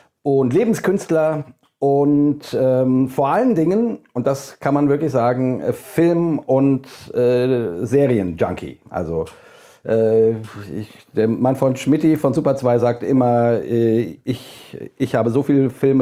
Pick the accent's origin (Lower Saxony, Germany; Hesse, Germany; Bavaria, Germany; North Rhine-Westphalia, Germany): Hesse, Germany; accent: Hessian; wie gesagt, von Super 2. Ich bin Deutscher, wie man hört, an meinem wundervollen hessischen Akzent, den ich so habe. Wohne in der Nähe von Frankfurt